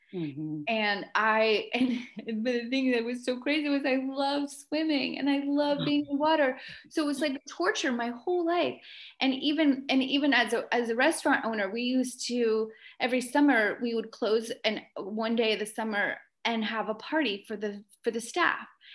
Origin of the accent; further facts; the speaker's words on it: Florida, United States; I grew up in South Florida, and we had a pool in my backyard, in all of my backyards, everywhere we lived, we had a pool.